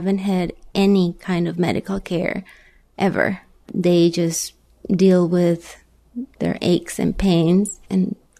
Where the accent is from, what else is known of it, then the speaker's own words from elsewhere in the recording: Sonora, Mexico; moved away as an adult; also born or lived in Guadalajara; now in United States; I'm originally from Sonora, so I'm used to the dry heat, so this is not an issue for me.